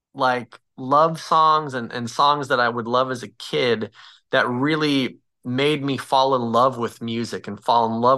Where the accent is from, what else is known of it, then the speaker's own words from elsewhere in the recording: Chicago, Illinois, United States; Ever since I was a kid, there was something coming up in the Midwest. I'm from Chicago